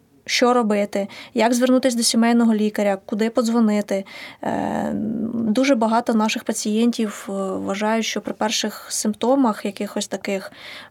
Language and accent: Ukrainian; Vinnytsia, Vinnytsia Oblast, Ukraine; Я не шкодую, так, я з Вінниці.